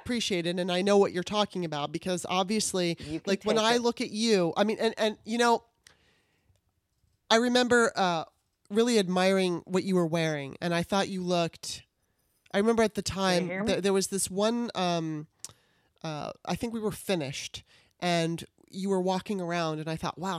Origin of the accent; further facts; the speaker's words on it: Los Angeles, California, United States; I think it's partly because I grew up in Los Angeles, and at the age of 13, you know, I lost a bunch of weight